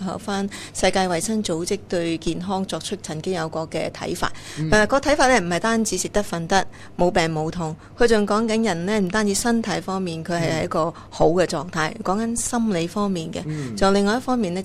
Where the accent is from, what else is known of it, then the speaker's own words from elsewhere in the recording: China; 尤其是我哋中国人啊，补身啊，食好多嘢都系为咗个身体嘅。